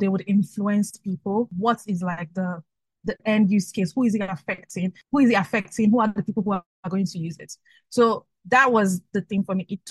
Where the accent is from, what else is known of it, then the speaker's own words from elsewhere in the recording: Lagos, Delta, Nigeria; I'm from Lagos. I'm from Nigeria, from Delta State in Nigeria.